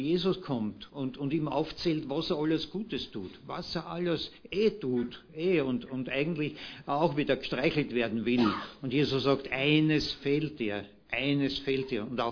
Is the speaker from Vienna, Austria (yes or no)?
yes; Vienna, Austria; ich rede nur von Wiener, als Wiener